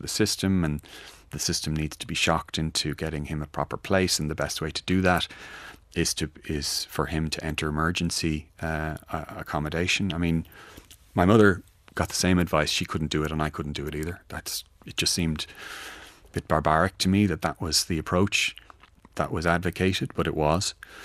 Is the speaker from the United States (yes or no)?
no; Glasnevin, Leinster, Ireland; where we grew up in Glasnevin